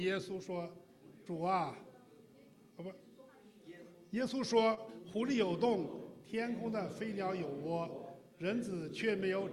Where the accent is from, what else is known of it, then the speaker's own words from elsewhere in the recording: Beijing, China; 我们都在中国长大，我在北京出生长大，我们受的都是无神论的教育